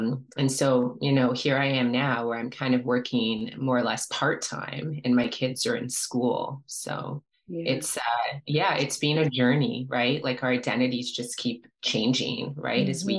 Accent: Canada; also born or lived in Nigeria; So, you know, grew up in the suburbs in Mississauga, but I've been living in Toronto now for a while, like since university days.

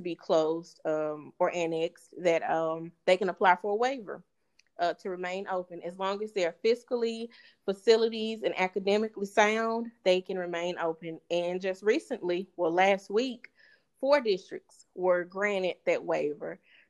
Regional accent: Elaine, Arkansas, United States; I'm from Elaine, and our school was closed. I was part of the last graduating class in 2006

